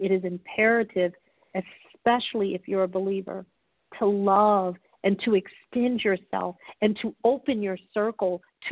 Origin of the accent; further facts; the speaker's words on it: United States; And I am an American.